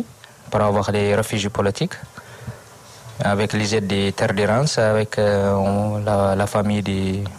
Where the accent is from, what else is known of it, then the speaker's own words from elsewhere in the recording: Eritrea; moved away as an adult; now in France; Moi, je viens d'Érythrée.